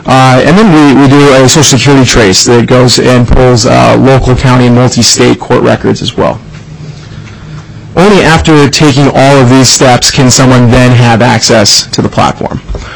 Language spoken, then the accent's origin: English; Seattle, Washington, United States; I'm not from San Francisco. Not all of us are Californians. But out of Seattle, actually.